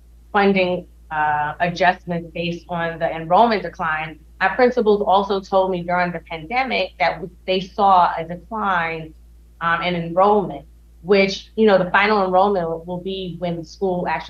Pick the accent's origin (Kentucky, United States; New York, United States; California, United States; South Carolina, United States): New York, United States; St. Albans; So actually, I grew up in St. Albans, but I've been living in the Rockaways for the past 15 years.